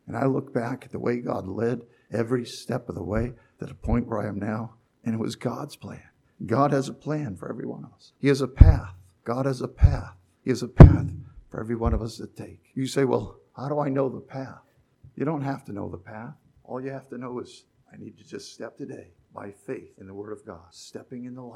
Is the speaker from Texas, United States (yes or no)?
no; Massachusetts, United States; also born or lived in New Hampshire; now in Connecticut, United States; when I grew up where I grew up in Massachusetts and living in New Hampshire